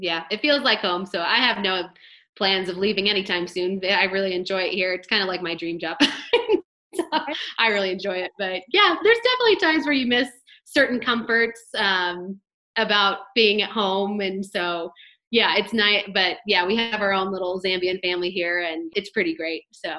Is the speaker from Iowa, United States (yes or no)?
yes; Iowa, United States; So I'm from Iowa. I got my degrees, both undergrad and grad, from the University of Northern Iowa.